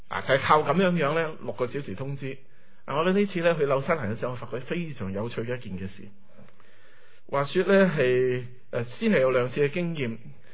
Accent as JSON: {"language": "Cantonese", "country": "Canada", "said": "本身而家我当中我嚟自加拿大嘅啦"}